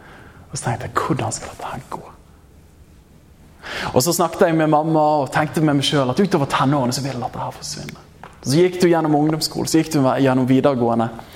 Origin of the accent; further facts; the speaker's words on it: Bergen, Vestland, Norway; så vokste jeg opp i Åsane bydel, som er det flyter av melk og honning der. Og vokste opp i en trygg kristen familie.